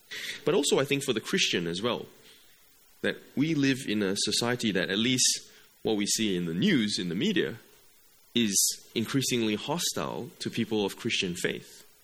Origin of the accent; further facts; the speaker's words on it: Malaysia; There are many people coming into Clayton as migrants, as I came from Malaysia.